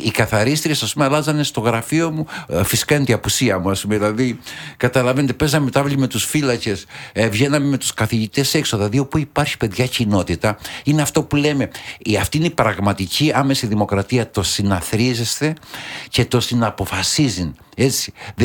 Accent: Crete, Greece; όταν έφυγα από το χωριό να πάω στο Ηράκλειο. Μιλάμε 40 λεπτά δρόμος, αλλά δεν είχαμε αυτοκίνητα τότε.

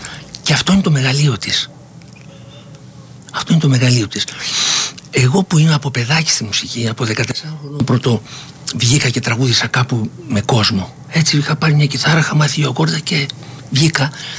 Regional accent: Piraeus, Attica, Greece; Ναι, είμαι Πειραιώτης και το καυχαίμαι.

